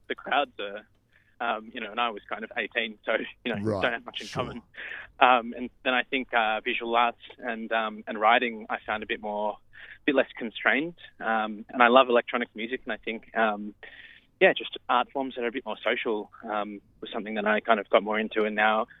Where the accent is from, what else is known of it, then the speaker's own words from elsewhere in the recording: Australia; born there; I was born in Australia, even though my parents are Chinese, and my dad is a pretty renowned composer in China